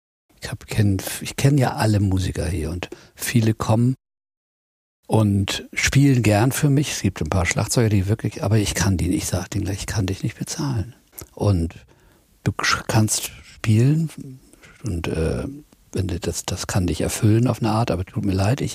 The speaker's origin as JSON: {"language": "German", "town": "Lüneburg", "region": "Lower Saxony", "country": "Germany", "said": "Also Peter und ich, wir kommen aus Lüneburg."}